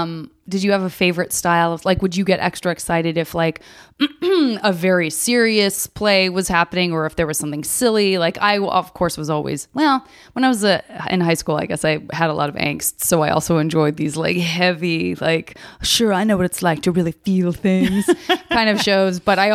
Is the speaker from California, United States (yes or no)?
no; Arizona, United States; I'm from Arizona. There's a very big cultural mix there, but it's primarily Hispanic and Caucasian